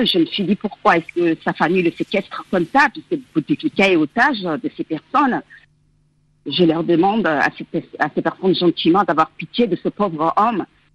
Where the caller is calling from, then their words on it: Chad; je suis tchadienne, mais je suis beaucoup l'actualité algérienne.